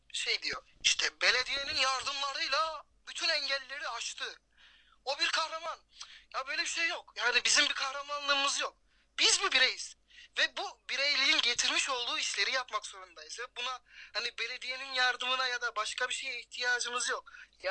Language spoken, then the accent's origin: Turkish; Konya, Turkey; now in Samsun, Turkey; Konya'da doğduk. Evet. Orada büyüdük, Samsun'a geldik filan işte.